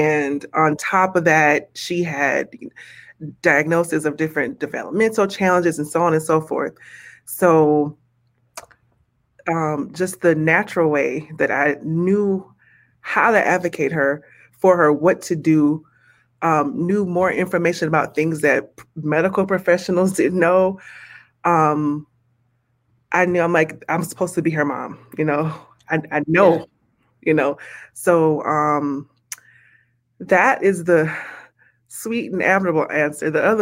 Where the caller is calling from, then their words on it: Minnesota, United States; I'm in Minnesota.